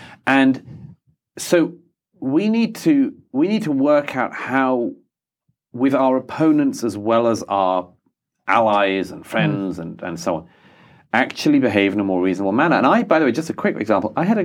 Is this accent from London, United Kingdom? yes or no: yes; London, United Kingdom; I grew up in London in the 80s, and London was already very diverse.